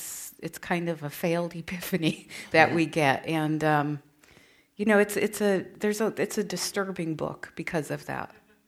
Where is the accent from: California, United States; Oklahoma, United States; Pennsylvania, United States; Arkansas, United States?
California, United States; if anybody else here is a desert rat, as I am, I grew up in the Mojave Desert